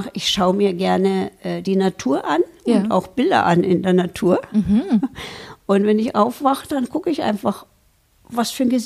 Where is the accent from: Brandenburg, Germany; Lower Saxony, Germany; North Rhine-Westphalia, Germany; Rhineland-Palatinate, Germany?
Brandenburg, Germany; Frankfurt; moved away as an adult; Ich bin groß geworden in Frankfurt an der Oder.